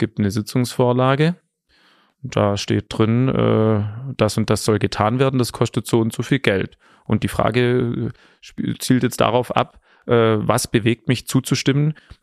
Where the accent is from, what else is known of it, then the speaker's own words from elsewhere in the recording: Ravensburg, Baden-Württemberg, Germany; dass ich meiner Heimatstadt hier auch was zurückgeben möchte. Also ich bin hier geboren